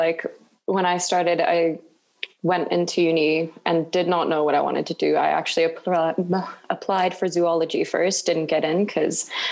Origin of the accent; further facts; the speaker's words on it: Singapore; also born or lived in Finland / Bangkok, Thailand; now in South Africa; I guess always my general background is I'm from Finland, but I grew up in Singapore and lived in Bangkok for a bit. So that was just mainly because of my dad's job. We moved around a lot growing up. And yeah, so I came to South Africa to study.